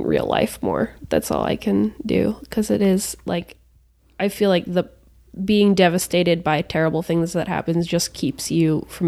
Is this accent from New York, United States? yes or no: no; Boston, Massachusetts, United States; also born or lived in Kentucky; I grew up in Kentucky till I was 6, and then the rest of the time in Boston until college, or outside of Boston.